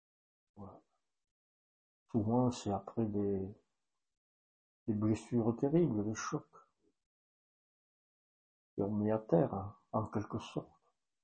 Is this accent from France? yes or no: yes; France; Et ici chez nous, en France, dans notre Église de France